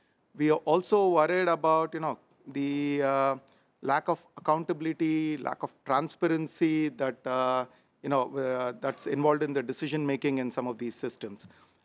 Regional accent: India; I come from India

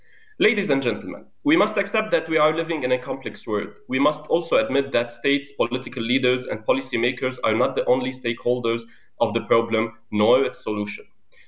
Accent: Beirut, Beirut Governorate, Lebanon; I am from Beirut, Lebanon, and a former minority fellow at OHCHR belonging to the Assyrian community.

